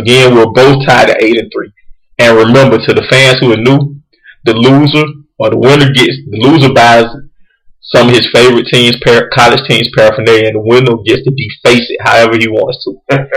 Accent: Atlanta, Georgia, United States; That's why I was like, we're from Atlanta.

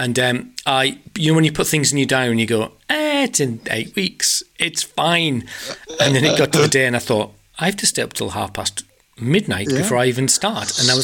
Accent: Yorkshire and the Humber, United Kingdom; accent: Yorkshire; I said, Bayek is like, welcome to North. That's my Yorkshire accent.

